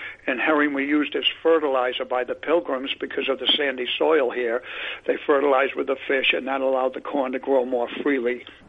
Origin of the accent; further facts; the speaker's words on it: Boston, Massachusetts, United States; now in Plymouth, United States; Well, I grew up in the area. I was born in Boston, and I've lived on the South Shore of Boston my whole life.